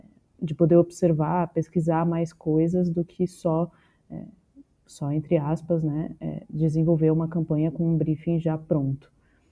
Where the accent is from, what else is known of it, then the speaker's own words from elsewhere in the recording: São Paulo, Brazil; Eu tenho 27 anos, eu sou de São Paulo